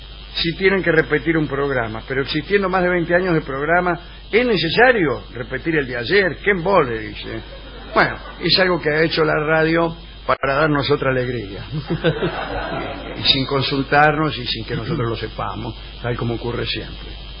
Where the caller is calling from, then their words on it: San Martín de los Andes, Neuquén, Argentina; de San Martín de los Andes, que estuve en San Rafael el día del granizo, visitando a mi hija